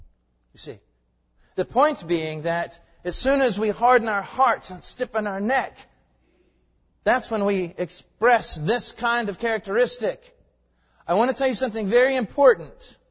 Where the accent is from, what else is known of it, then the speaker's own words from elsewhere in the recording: Tennessee, United States; I know I'm from Tennessee.